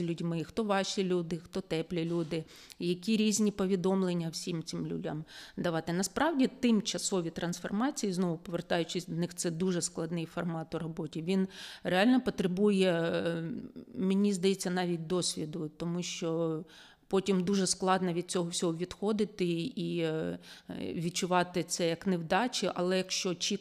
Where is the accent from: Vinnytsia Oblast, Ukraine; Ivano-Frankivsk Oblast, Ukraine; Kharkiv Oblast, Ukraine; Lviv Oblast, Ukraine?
Kharkiv Oblast, Ukraine; а я сама родом з Харківської області